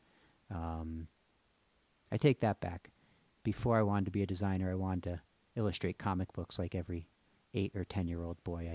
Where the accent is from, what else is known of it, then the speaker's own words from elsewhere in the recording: Massachusetts, United States; I was living in Boston. I was raised in Massachusetts, and I was in my mid-20s and hadn't lived anywhere else.